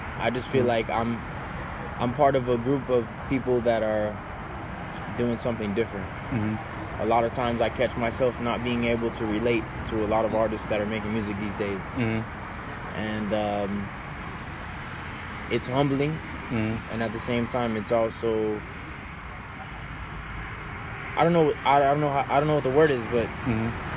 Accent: Hialeah, Florida, United States; Hialeah. Yeah, we were raised in Hialeah.

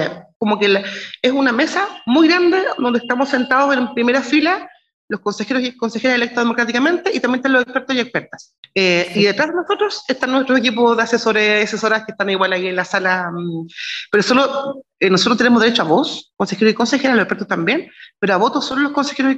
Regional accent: Chiloé, Los Lagos, Chile; Yo soy de Chiloé y ahí tenemos temas con el pompón, con las turberas

